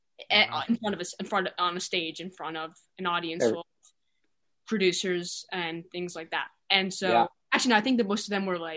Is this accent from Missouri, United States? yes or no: no; Ohio, United States; now in California, United States; because I moved from Ohio, so I just get a new school in California and then another new school in California.